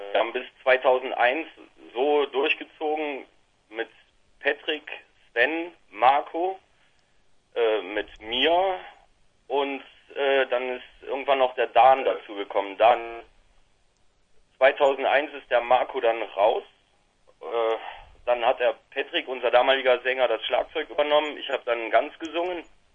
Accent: Aachen, North Rhine-Westphalia, Germany; Ja, ich bin der einzige Aache der Band.

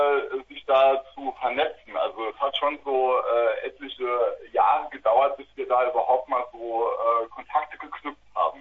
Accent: St. Ingbert, Saarland, Germany; Wir sind aus St. Ingbert, das ist so ein kleines Kaff im Saarland.

